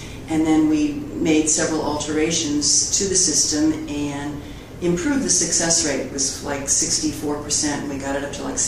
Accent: Columbus, Ohio, United States; I grew up in Ohio, out in Columbus, and I remember as a child we'd go to the Ohio State football games

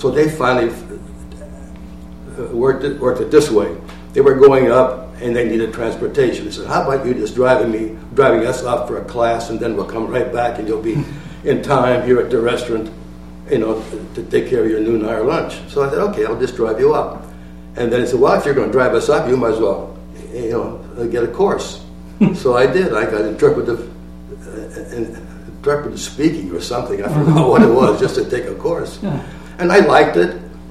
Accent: Masontown, Pennsylvania, United States; I was born in Masontown and went. I was raised there until I went to into the Army.

